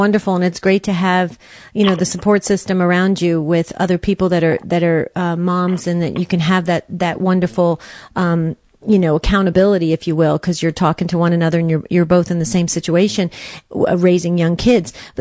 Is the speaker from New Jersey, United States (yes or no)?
yes; New Jersey, United States; You know, I grew up in New Jersey, so I used to go all around to different states surrounding New Jersey